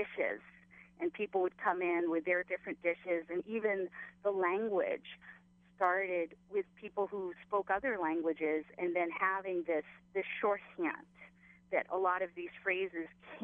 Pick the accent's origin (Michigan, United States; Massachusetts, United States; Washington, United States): Massachusetts, United States; Boston; now in Koloa, United States; Actually, I did not, but I grew up in Boston.